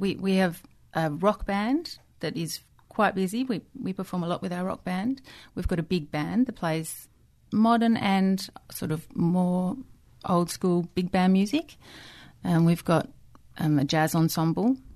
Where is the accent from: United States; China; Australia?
Australia; Alice Springs, Northern Territory; I grew up in Alice Springs, so I got to go home and visit my family there